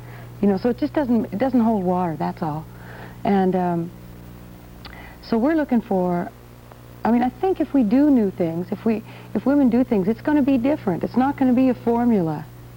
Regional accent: Wyoming, United States; also born or lived in Deadwood, South Dakota / Colorado; I was born in Deadwood, South Dakota, and raised in the Rockies of Wyoming and Colorado.

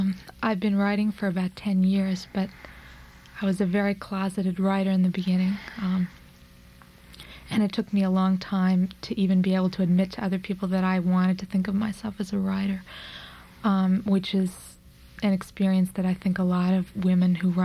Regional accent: Oregon, United States; now in New York, United States; Oh, and another thing is that I'm from Oregon. I came to New York about 3 years ago, and I still identify as an Oregonian very heavily.

